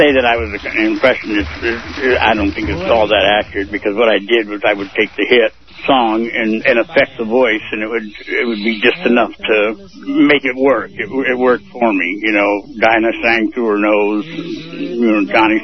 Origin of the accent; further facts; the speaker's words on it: Arizona, United States; also born or lived in Illinois; now in Los Angeles, United States; I grew up in Illinois, first part of my life, then we moved to Arizona, and I went to school there, pretty much high school.